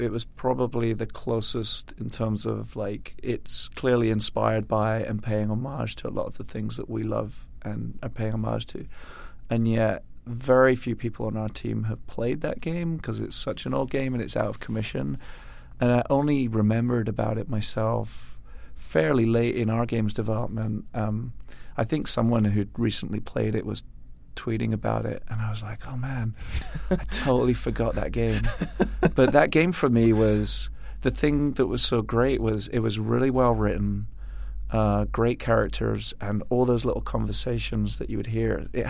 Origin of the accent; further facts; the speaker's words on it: Scotland, United Kingdom; born there; I'm Scottish by birth as well